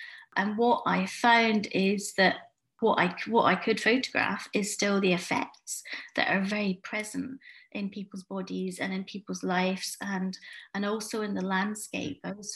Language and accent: English; Glasgow, Scotland, United Kingdom; So I grew up in Partick, and it's a really interesting area